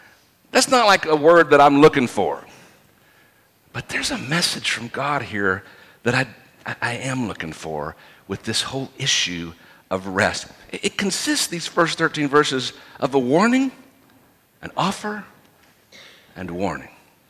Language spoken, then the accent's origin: English; United States; I mean, I'm an American man